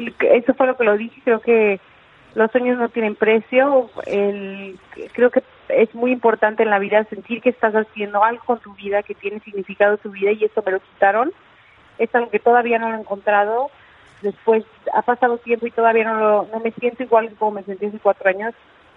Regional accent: Mexico; soy mexicana, represento a México.

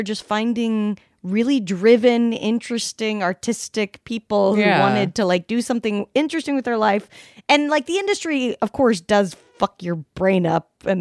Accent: Salt Lake City, Utah, United States; now in Los Angeles, United States; and I'm from Salt Lake City.

